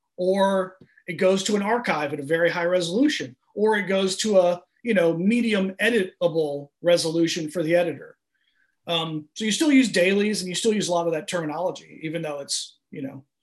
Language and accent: English; Florida, United States; Oh well, I grew up in Florida but escaped.